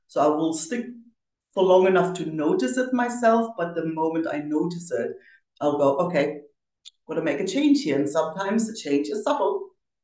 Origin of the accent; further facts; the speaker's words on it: East Germany, Germany; moved away; I grew up in East Germany. I always find that's worth mentioning because it's shaped how I see the world, especially since I got out before the wall came down.